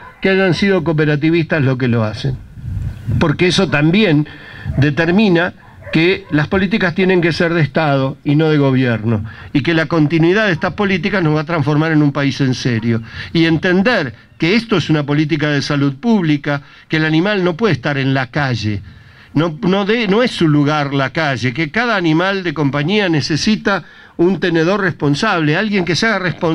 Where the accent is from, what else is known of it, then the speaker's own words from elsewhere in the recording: Argentina; el 80% de los argentinos tenemos un animal de compañía